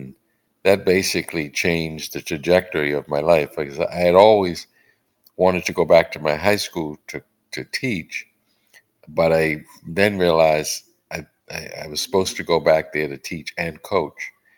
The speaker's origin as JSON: {"language": "English", "town": "Cambridge", "region": "Massachusetts", "country": "United States", "tie": "born or raised there", "said": "I grew up in Cambridge, Mass. We had a real community that we lived in. In fact, I spent most of my young years on Howard Street"}